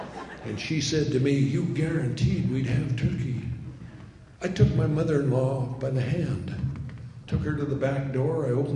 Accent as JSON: {"language": "English", "region": "Montana", "country": "United States", "said": "But remember, I came from Montana. I was a 300-pound football player"}